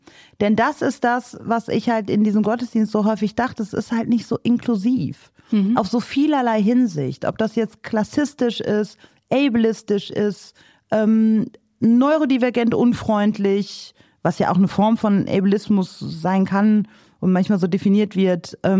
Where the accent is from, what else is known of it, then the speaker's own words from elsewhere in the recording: Rhineland, Germany; ich bin nicht lutherisch sozialisiert, uniert nennt man das bei uns im Rheinland.